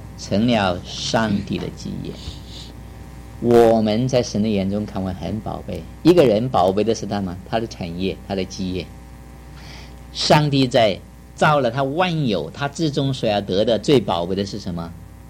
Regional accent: China; 特别是在我们中国人的心灵呢

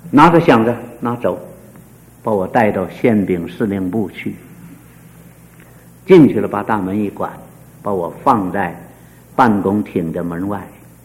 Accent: Shanghai, China; 我从上海来

